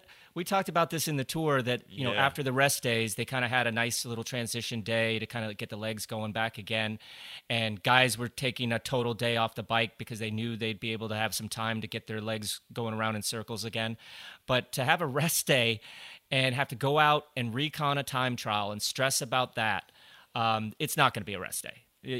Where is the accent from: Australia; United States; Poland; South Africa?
United States; Colorado; Yeah, I grew up in Colorado, so I remember every race that I went to.